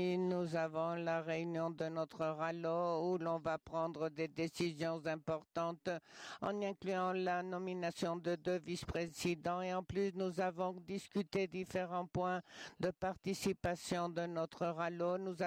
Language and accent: French; Romania; Je suis de la Roumanie.